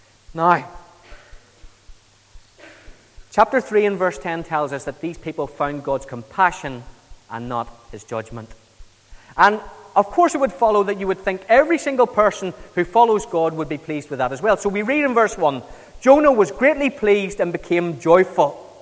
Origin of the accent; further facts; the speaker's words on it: Kilkenny, Leinster, Ireland; moved away; Now, I grew up in Kilkenny in the south of Ireland, and I grew up there before Celtic Tiger, before internet, before mobile phones, before Sky Television.